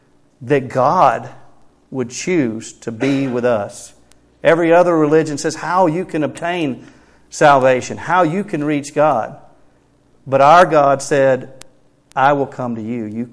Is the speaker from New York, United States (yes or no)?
no; North Carolina, United States; born there; I was born in North Carolina. Imagine that.